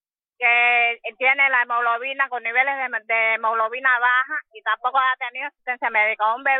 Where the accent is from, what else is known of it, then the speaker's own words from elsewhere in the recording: Santa Clara, Villa Clara, Cuba; nosotros somos opositores del Foro Antitotalitario Unido del FAN, de Santa Clara, la ciudad de Matabreu.